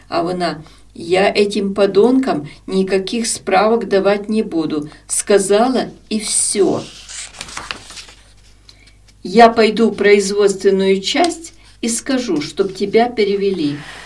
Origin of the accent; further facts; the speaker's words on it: Derman, Rivne Oblast, Ukraine; Всі питають, звідки? Я з Дерманя, кажу.